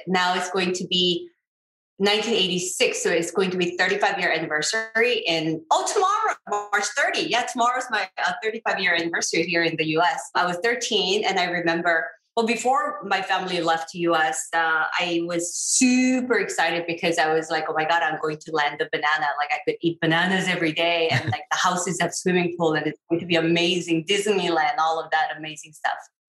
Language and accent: English; South Korea; now in United States; I come from South Korea and we are used to living in a concrete jungle.